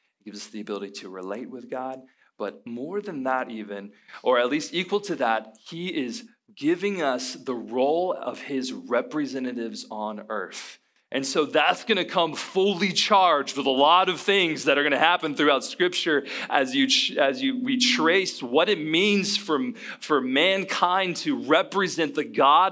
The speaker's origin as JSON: {"language": "English", "town": "College Station", "region": "Texas", "country": "United States", "tie": "born or raised there", "also_born_or_lived": "Dallas", "said": "I grew up in College Station for my whole life, and I remember moving to Dallas shortly after college"}